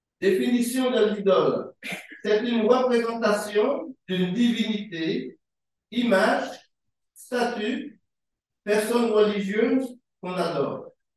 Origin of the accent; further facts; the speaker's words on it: Martinique; Je suis de la Martinique.